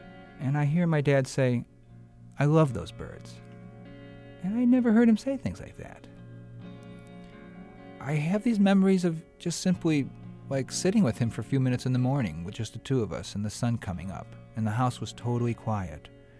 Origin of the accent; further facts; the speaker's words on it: Cicero, Illinois, United States; And it was part of the legacy you had growing up in Cicero.